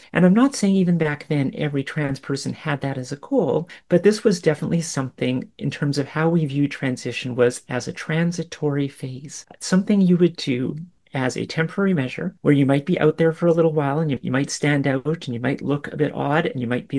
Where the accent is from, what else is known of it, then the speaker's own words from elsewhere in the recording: Canada; I'm a Canadian healthcare professional and also a researcher. And I'm obviously a woman of trans history, which some people will call trans woman.